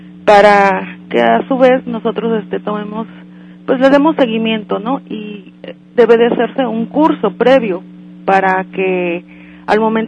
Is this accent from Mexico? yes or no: yes; Mexico; como ciudadanos que somos mexicanos